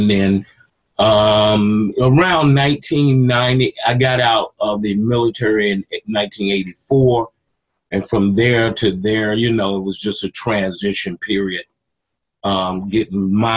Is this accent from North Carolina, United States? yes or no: yes; North Carolina, United States; born there; I was born in North Carolina in 1962.